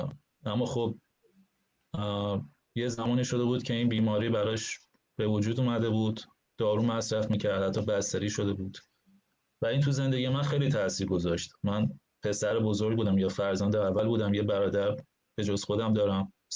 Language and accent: Persian; Iran; moved away as an adult; یه دوره که کودکیم بود تا نوجوانی، و بعدم از نوجوانی تا تقریبا همون 30 سالی که از ایران اومدم بیرون.